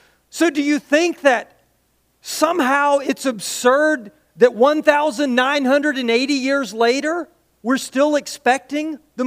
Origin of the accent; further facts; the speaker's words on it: United States; I have no idea. I'm an American. I want it done.